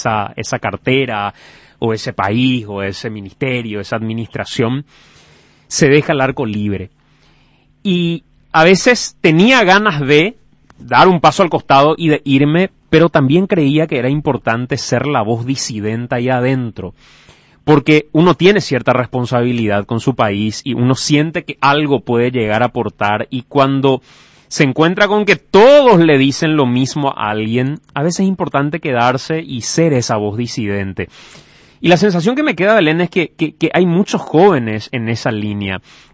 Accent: Paraguay; así nomás luego somos los paraguayos, estas son nuestras costumbres

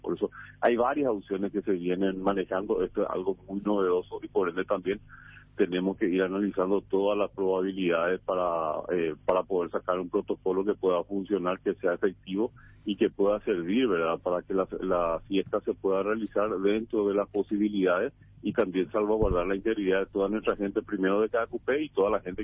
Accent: Paraguay; como paraguayo

